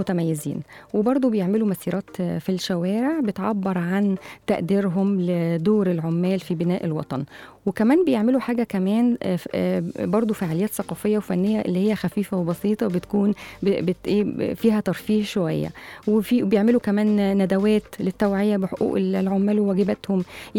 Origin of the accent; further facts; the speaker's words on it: Egypt; وهو مهم عندهم يعني من الأعياد المهمة، وهو مهم. أيوة. عندنا في مصر برضو.